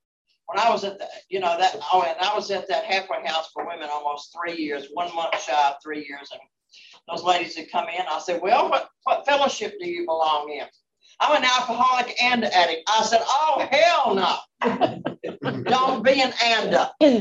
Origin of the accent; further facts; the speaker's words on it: Memphis, Tennessee, United States; and I grew up in Memphis. I knew where I was. I was at North Parkway and East Parkway at the Hop Inn.